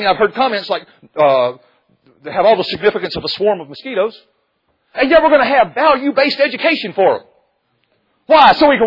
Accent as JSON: {"language": "English", "country": "United States", "said": "Now listen, I'm an American, and when I see a flag, at times I want to weep when I think of what's happened to it."}